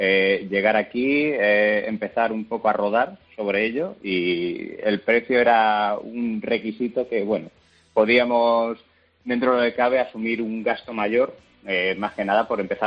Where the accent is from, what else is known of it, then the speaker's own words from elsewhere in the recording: Ciudad Real, Castilla-La Mancha, Spain; now in Canary Islands, Spain; Bueno, lo mejor podríamos decir que yo soy de Ciudad Real, ¿no?